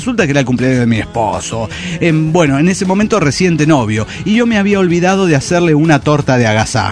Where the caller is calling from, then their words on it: Tlalpujahua, Michoacán, Mexico; de Tlapujahua, México.